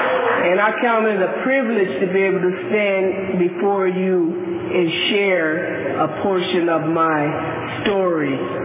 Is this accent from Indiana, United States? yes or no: no; San Francisco, California, United States; born there; I was born in San Francisco in 1949, and September 15th, my birthday's coming up.